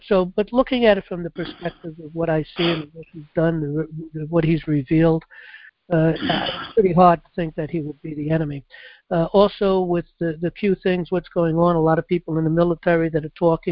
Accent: New York City, New York, United States; I come from New York City myself, and we know Trump.

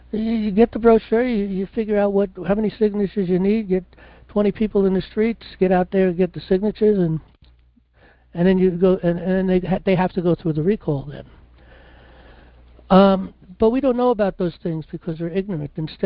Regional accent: New York, United States; I mean, I was born and raised in New York.

